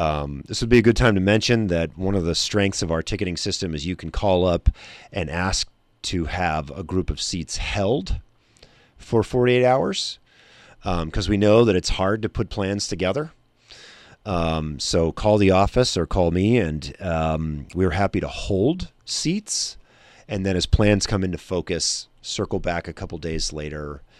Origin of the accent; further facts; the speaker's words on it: Philadelphia, Pennsylvania, United States; I grew up in Philadelphia, where like classic rock is just everywhere.